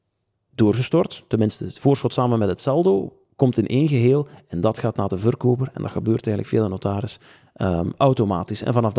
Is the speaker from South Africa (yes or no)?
no; Izegem, Flanders, Belgium; ik ben van Isegem, dus toen ze daar het ouderlijk huis kochten in de jaren 90